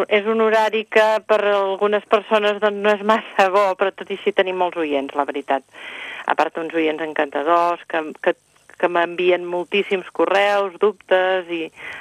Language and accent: Catalan; Celrà, Catalonia, Spain; pues evidentment que no renuncio als meus orígens, soc de Celrà.